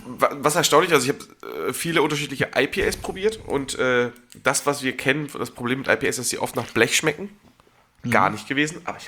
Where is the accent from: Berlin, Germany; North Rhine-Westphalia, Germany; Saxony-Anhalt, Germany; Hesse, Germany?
North Rhine-Westphalia, Germany; Nee, aber ich bin ja aus dem Pott.